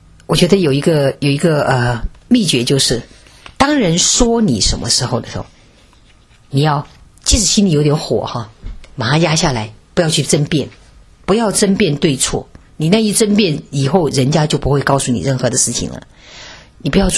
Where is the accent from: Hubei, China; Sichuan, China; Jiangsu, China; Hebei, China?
Hubei, China; 我是湖北人嘛，湖北人的菜的味道比较重哈